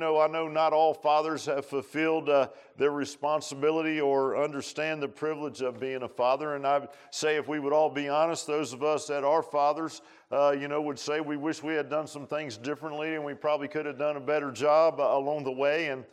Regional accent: Key West, Florida, United States; born there; And so as I was born in Key West, man, they didn't have everything that maybe they had up in a bigger place.

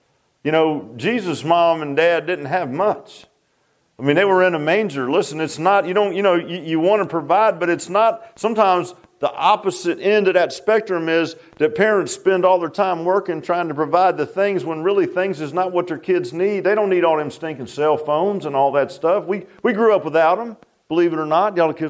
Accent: Virginia Beach, Virginia, United States; also born or lived in Key West, United States; It was where I was born in Key West, Florida, and they rented a trailer down there. And we lived in a rented trailer, and then we came up to Virginia Beach.

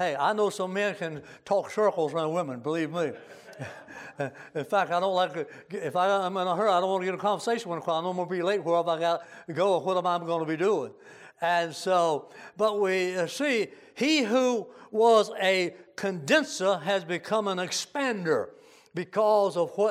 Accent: Virginia, United States; I was raised in Nelson County, the second moonshine capital of the world, I guess.

